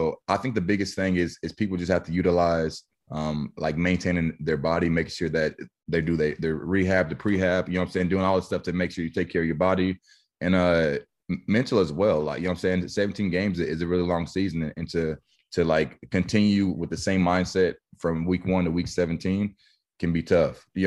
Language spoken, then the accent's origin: English; Wichita, Kansas, United States; I made a hat, and it's called Wichita Kid, and it was just me just representing my hometown.